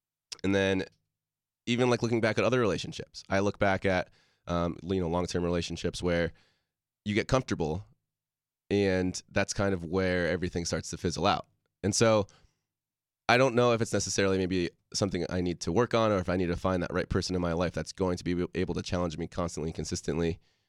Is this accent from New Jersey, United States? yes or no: yes; New Jersey, United States; born there; I was born in New Jersey, but when I was 1 year old, my family decided to pack everything up into a 5-bed long bus that we lived in for essentially 3 years.